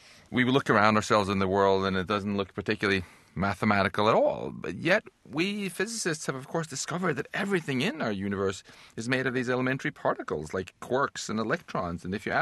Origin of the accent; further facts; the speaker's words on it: Stockholm, Stockholm County, Sweden; And he won a free trip to my hometown of Stockholm.